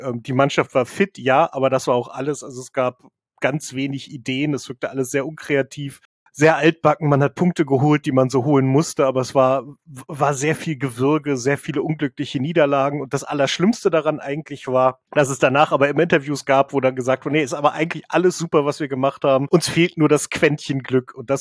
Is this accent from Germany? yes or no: yes; Wolfsburg, Lower Saxony, Germany; wie gesagt, ich komme aus Wolfsburg